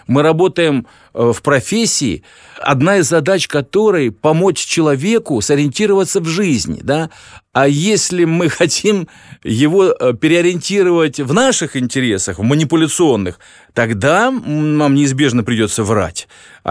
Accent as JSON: {"language": "Russian", "country": "Ukraine", "tie": "born there", "said": "И вот я смотрю на мою малую родину, на Украину. Я же родился там, да?"}